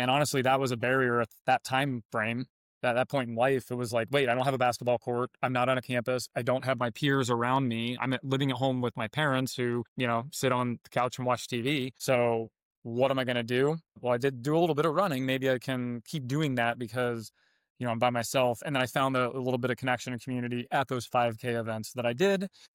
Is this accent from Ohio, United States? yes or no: yes; Dayton, Ohio, United States; now in Michigan, United States; So I'm originally from Dayton, Ohio. Despite the fact I've lived in Michigan for 22 years now